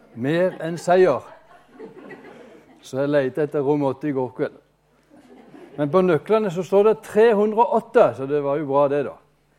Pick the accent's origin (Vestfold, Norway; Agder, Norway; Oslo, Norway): Agder, Norway; Konsmo; jeg er sørlending, født i Indre Agder, inne i de store skoger. Ja da, 7 mil fra Kristiansand, Konsmo. Rik misjonsbygd har det vært.